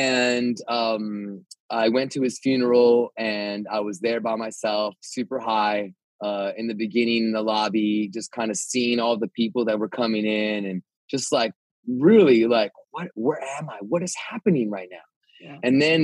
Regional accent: Arizona, United States; He has been such a great representative for my home state, Arizona, where he's done so much for the communities there.

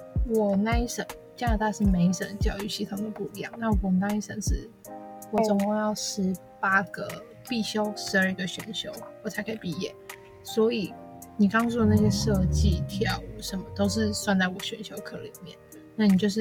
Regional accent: Taiwan; 我是台湾人这样子，就是他们知道之后说，哦，原来你是台湾人，就会吓一跳。

